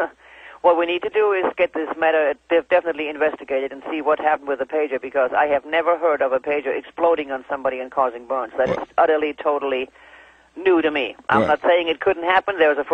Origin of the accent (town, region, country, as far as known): Germany